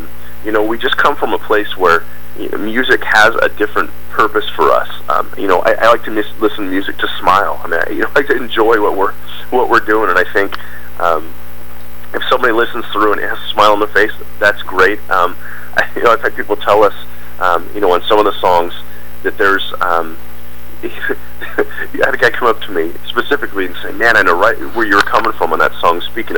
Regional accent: Pacific Northwest, United States; we grew up here in the Northwest known for, you know, grunge bands

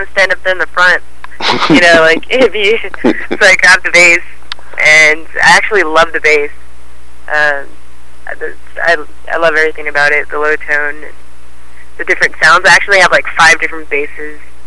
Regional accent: United States; They like it, especially because we're sisters, we're twin sisters, and, you know, we are Native American. We love playing reservations.

